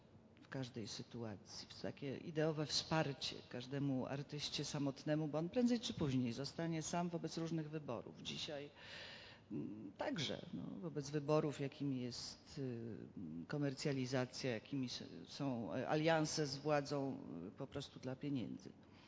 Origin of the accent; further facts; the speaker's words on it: Greater Poland Voivodeship, Poland; to może ja jestem z Poznańskiego